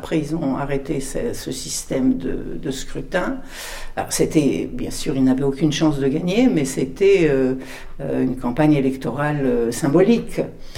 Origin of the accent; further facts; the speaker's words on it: Morocco; Je considérais que je faisais ma part en tant que Marocaine